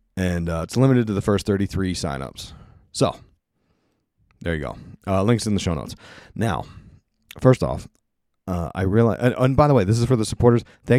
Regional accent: Pennsylvania, United States; And of course, PA, my hometown.

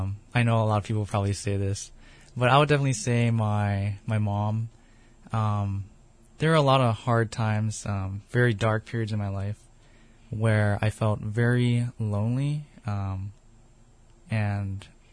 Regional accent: Pearl City, Hawaii, United States; Well, I grew up in Pearl City, here on Honolulu in Oahu, Hawaii. And I grew up in a strong Christian home.

